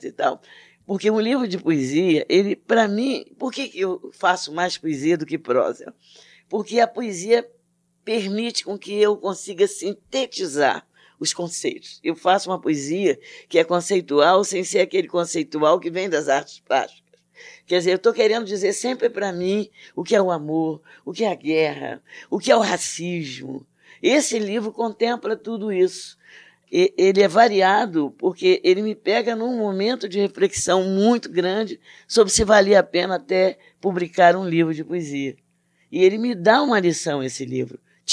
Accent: Brazil; Mas eu sou brasileiro, então uma coisa do meu projeto literário é eu querer sempre ser e mais uma poeta brasileira.

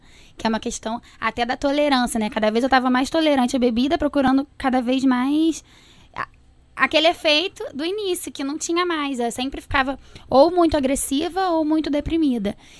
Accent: Niterói, Rio de Janeiro, Brazil; Eu sou de Niterói, né? Ali tem a orla.

